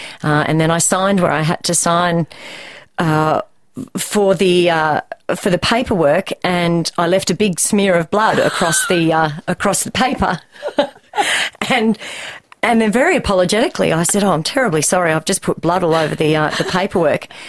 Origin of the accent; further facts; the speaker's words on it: Toowoomba, Queensland, Australia; I grew up in Toowoomba, wasn't from a property.